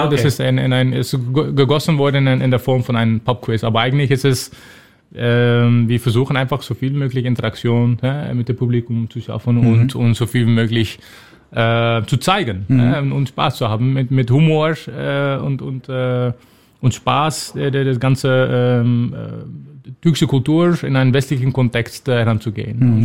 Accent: Berlin, Germany; Ich dachte mir immer, dass es vielleicht auch vernünftig sein kann als Berliner, um ein paar Worte Türkisch zu lernen

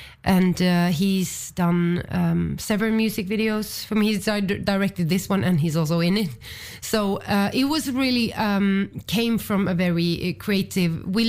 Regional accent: Sweden; in my hometown in Sweden, if you're born somewhere, you always feel most connected to that place

